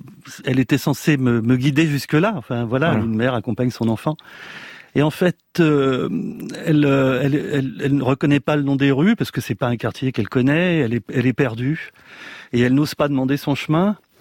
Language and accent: French; France; born there; French is a second language; même si je suis né en France et même si j'ai parlé spontanément le français à la maternelle, je n'avais pas les mécanismes, l'inconscient du français.